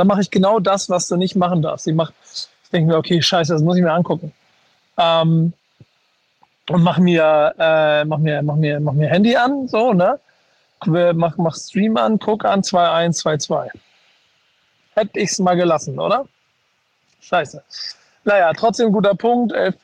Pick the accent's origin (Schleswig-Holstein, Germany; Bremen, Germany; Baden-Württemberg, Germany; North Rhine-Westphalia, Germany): Bremen, Germany; Ich freue mich da nicht nur als Bremer